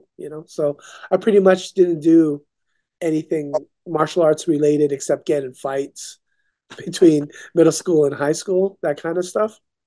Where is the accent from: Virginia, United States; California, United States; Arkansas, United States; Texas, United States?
California, United States; Oxnard; I was growing up in Oxnard.